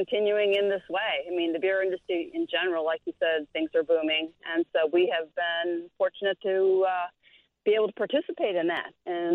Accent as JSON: {"language": "English", "town": "Chicago", "region": "Illinois", "country": "United States", "tie": "born or raised there", "said": "he's my brother, and we're from Chicago."}